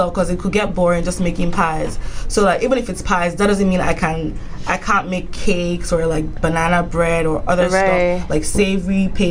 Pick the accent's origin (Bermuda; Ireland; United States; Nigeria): Nigeria; because I'm also Nigerian, it's very difficult.